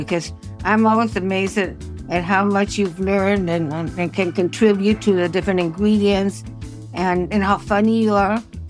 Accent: Mexico; Yes, I am. I was born and raised in Mexico from a long-lived, you know, family tradition. I am Mexican.

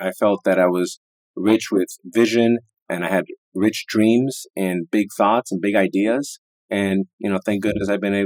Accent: Miami, Florida, United States; also born or lived in New York; I was born in New York, raised in Miami. You know, even though we came from modest beginnings, my mother worked two jobs.

